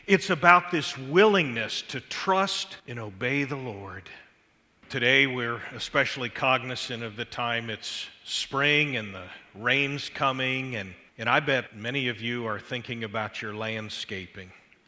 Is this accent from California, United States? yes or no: no; Cincinnati, Ohio, United States; even though I grew up in the Cincinnati area, to go to Ozark Bible College